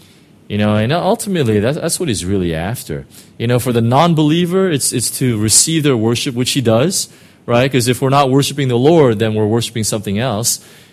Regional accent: Costa Mesa, California, United States; It's actually in Costa Mesa, my hometown.

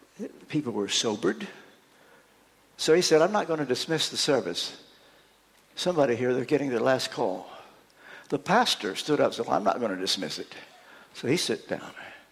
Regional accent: Ashland, Kentucky, United States; I was brought up in Ashland, Kentucky, and they had revivals in those days.

